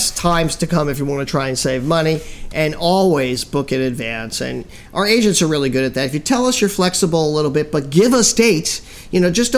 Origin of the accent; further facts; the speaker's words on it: Miami, Florida, United States; because I'm from Miami originally.